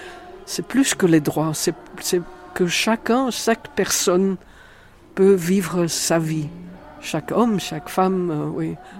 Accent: Brussels, Belgium; j'étais là dans un petit village où je ne connaissais personne, je venais de Bruxelles

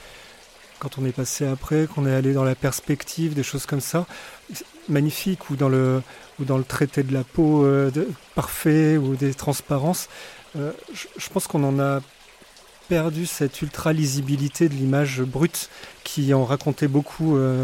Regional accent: Limoges, Nouvelle-Aquitaine, France; parce que j'ai grandi à Limoges et c'est une ville d'émail.

